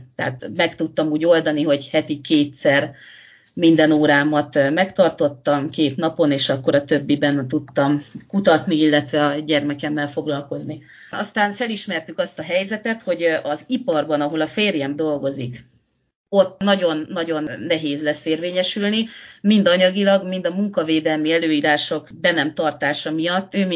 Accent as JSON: {"language": "Hungarian", "region": "Budapest", "country": "Hungary", "tie": "born or raised there", "said": "a budai vár oldalában születtem, és ott is nőttem föl, vagyis hát a születésem után 9 hónappal költöztünk oda a 12. kerületből. Úgyhogy én teljesen nagyvárosi lány vagyok, és most egy faluban lakom"}